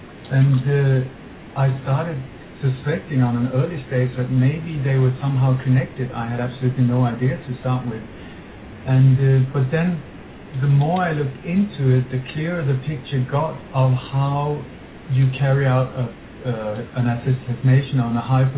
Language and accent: English; Sweden; also born or lived in Denmark; Well, I was born in Denmark and grew up, but we moved to Sweden when I was a kid, so I grew up there.